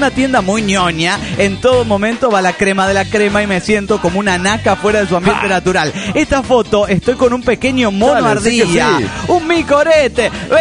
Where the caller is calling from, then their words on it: Mexicali, Baja California, Mexico; he regresado a trabajar trabajar cerca de mi querida ciudad Mexicali. Sigo en el gabacho, pero puedo regresar a diario a casa.